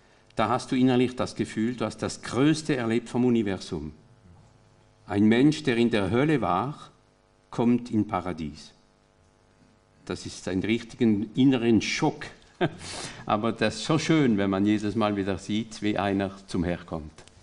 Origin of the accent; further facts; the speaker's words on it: France; German is a second language; ich bin ja Franzose in Frankreich